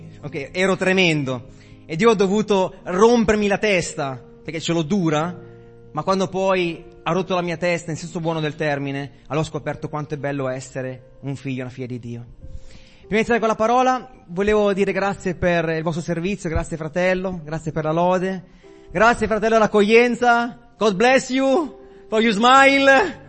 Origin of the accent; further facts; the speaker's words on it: Novara, Piedmont, Italy; E sono appunto di Novara, come vi diceva prima il pastore. Quindi vengo dalle Risaie, dove sono gli elicotteri al posto delle zanzare.